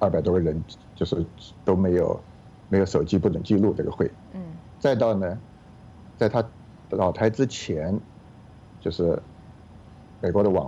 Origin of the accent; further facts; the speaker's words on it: Chongqing, China; 我是重庆人，就是我的家，我像父母哥哥姐都在重庆